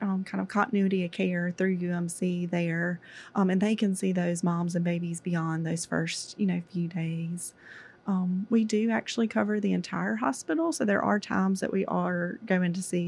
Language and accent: English; Brandon, Mississippi, United States; I grew up in Brandon, so not too far away from here.